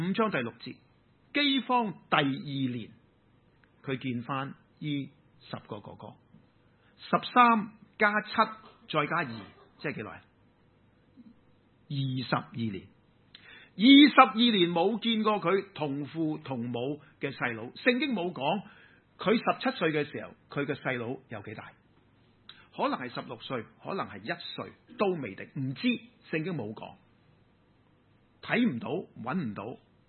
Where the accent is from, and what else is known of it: Hong Kong